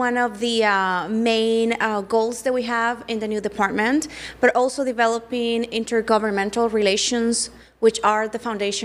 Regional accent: Mexico; now in United States; I was born and raised in Mexico, and coming to the States

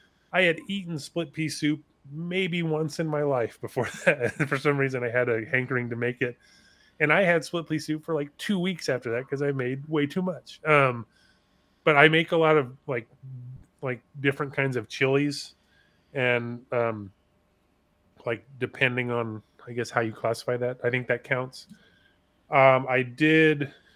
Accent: California, United States; But admittedly, as a Californian, I believe we are supposed to get

